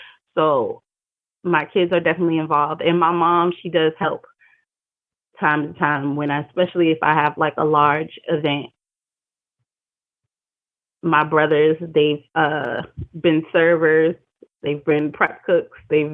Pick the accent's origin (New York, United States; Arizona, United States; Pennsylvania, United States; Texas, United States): New York, United States; now in Richmond, United States; I am originally from New York, but I am based in Richmond, Virginia.